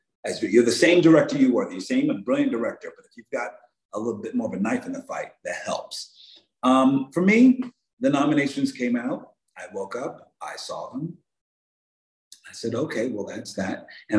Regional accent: Philadelphia, Pennsylvania, United States; I would say happy. I grew up very working class family in Philadelphia with older brother, older sister

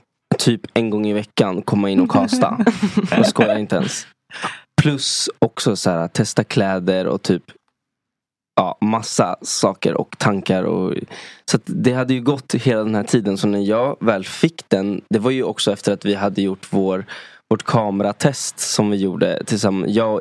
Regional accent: Gothenburg, Västra Götaland County, Sweden; då var jag redan hemma i Göteborg och skulle liksom softa med min familj. Och då så fick jag ju samtalet när jag var på stranden hemma i liksom västkusten.

